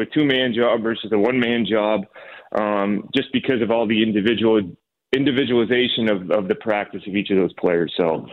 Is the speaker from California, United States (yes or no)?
no; Maine, United States; from a high school in Maine to Vanderbilt with a kid from my high school in Maine, and that stuck